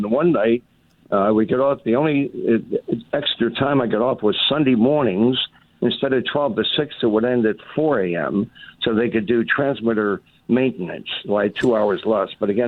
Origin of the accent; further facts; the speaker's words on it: Philadelphia, Pennsylvania, United States; I'm from Kensington. They cussed me more than if I got cussed from K&A. I was so ticked. I actually one time went to my. I'm a tough kid from the streets of Philly.